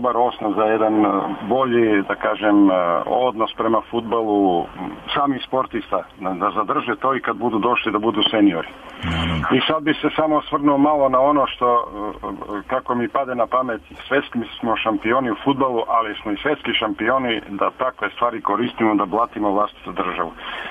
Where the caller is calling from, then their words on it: Pirot, Southern and Eastern Serbia, Serbia; iz Pirota.